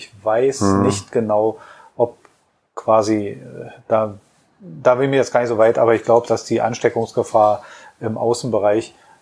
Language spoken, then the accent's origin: German; Berlin, Germany; gerade als Berliner